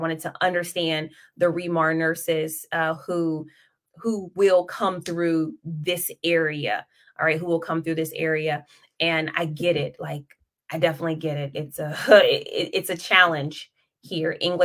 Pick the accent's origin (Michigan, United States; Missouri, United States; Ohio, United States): Ohio, United States; now in Japan; I'm from Ohio.